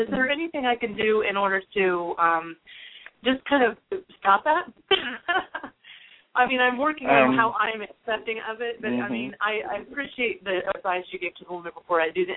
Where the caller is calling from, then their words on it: Illinois, United States; from Illinois.